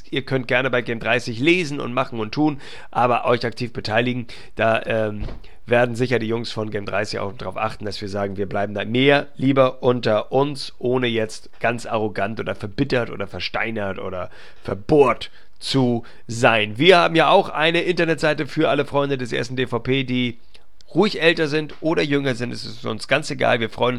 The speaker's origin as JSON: {"language": "German", "region": "Northern Germany", "country": "Germany", "said": "Ich gratuliere natürlich auch als Norddeutscher"}